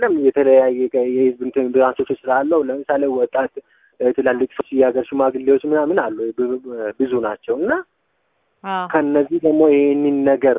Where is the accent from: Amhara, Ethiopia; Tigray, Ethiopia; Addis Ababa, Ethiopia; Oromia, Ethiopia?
Oromia, Ethiopia; born there; ለምሳሌ እኔ የተወለድኩበት ቦታ ገጠር ነው። ከወለጋ ነው የተወለድኩት።